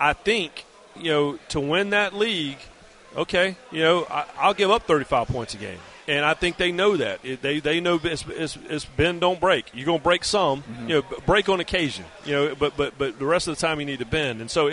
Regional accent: the Carolinas, United States; And it's not just because I grew up in the Carolinas.

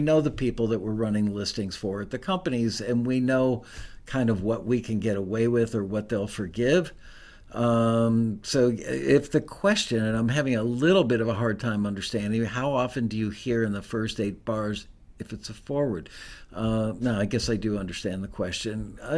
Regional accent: Ottawa, Illinois, United States; cause I grew up in Ottawa, Illinois, and the Fox River and the Illinois River actually met in beautiful downtown Ottawa, Illinois.

